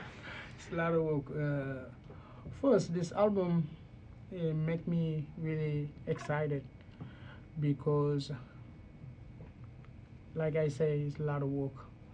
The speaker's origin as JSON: {"language": "English", "country": "Senegal", "second_language": "English", "moved": "yes", "said": "Yeah, that's right. I'm from Senegal. And I moved here 2010."}